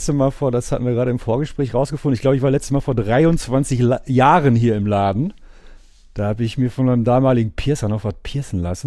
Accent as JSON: {"language": "German", "town": "Gelsenkirchen", "region": "North Rhine-Westphalia", "country": "Germany", "said": "ich komme ja aus Gelsenkirchen"}